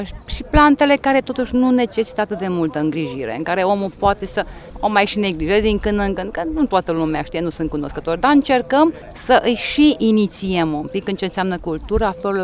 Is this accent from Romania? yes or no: yes; Traian Vuia, Timiș County, Romania; Din Traian Buia, din Timiș.